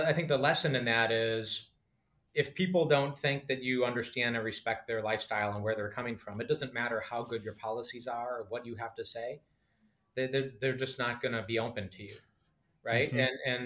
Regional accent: Wisconsin, United States; I was raised in upper Midwest. I was born and raised in Wisconsin.

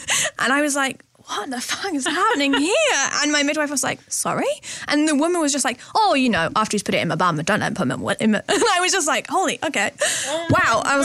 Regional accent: South West England, United Kingdom; So grew up in North Devon, in this like really tiny, like, I guess like seaside town near the beach, with my parents and an older brother.

